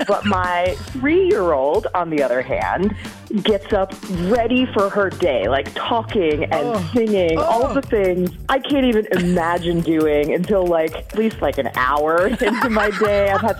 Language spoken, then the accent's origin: English; Cottage Grove, United States; I'm from Cottage Grove.